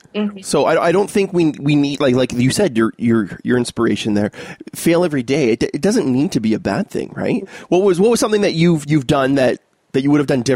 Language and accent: English; Canada; I'm Canadian. So when you say hockey, you're talking my language.